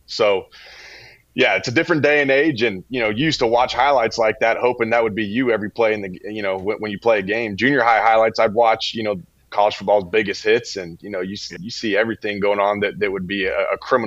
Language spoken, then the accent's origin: English; Texas, United States; And, you know, I'm from Texas. So I grew up watching SEC and Big 12 more than anything else.